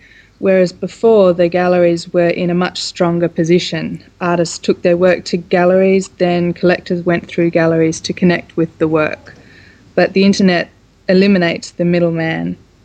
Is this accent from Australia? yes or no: yes; Australia; I'm from Australia and I'm an artist.